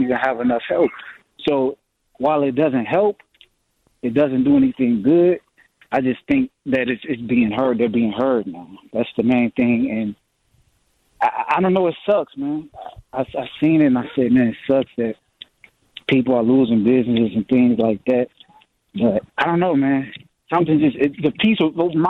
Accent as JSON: {"language": "English", "town": "Chicago", "region": "Illinois", "country": "United States", "said": "You know, I'm from Chicago originally."}